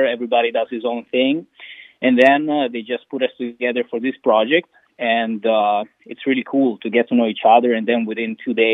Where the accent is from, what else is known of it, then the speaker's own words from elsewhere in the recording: Italy; English is a second language; from Italy.